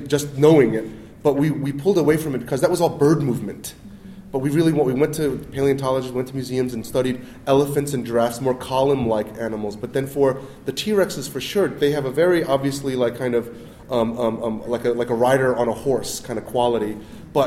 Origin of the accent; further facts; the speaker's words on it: New York, United States; I grew up in New York, my family had a grocery store, but we were a family unit trying to survive in a city.